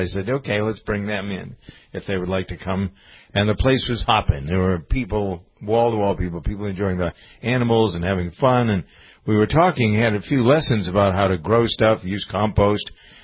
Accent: Framingham, Massachusetts, United States; I prepared my hometown of Framingham as a large community garden down next to the state prison

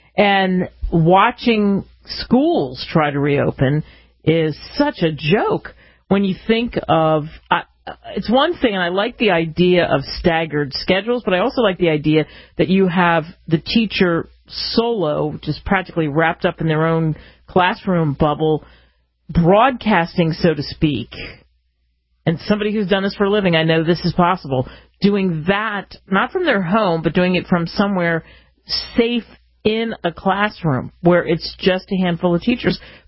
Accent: New Jersey, United States; Sadly, in New Jersey, really my home state, it's gotten worse.

